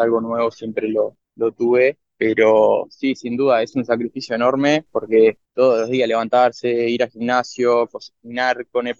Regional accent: Bella Unión, Artigas, Uruguay; moved away as an adult; now in Montevideo, Uruguay; Yo soy oriundo de Bella Unión, toda mi vida viví en Bella Unión. Me vine a estudiar a Montevideo en el 2018

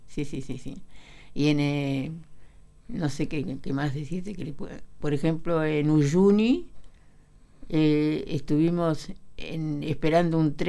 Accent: France; also born or lived in Paris; Bueno, soy francesa también. Y viví 10 años en París

